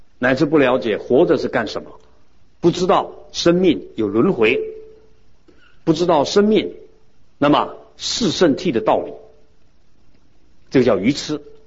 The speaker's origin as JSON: {"language": "Chinese", "country": "China", "said": "以为有一个我，我们中国人叫本位主义，自私。"}